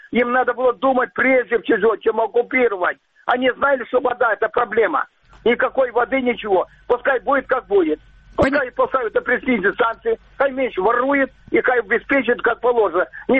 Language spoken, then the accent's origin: Russian; Ukraine; now in Crimea, Ukraine; Я из аннексированного Крыма. Вы знаете, я тут проживаю уже 50 лет. Я сам из Украины.